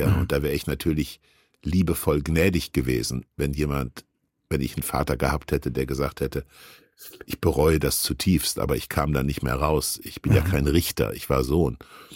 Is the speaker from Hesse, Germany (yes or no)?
yes; Kassel, Hesse, Germany; born there; Und nun gibt es aber auch Menschen aus meiner Geburtsstadt Kassel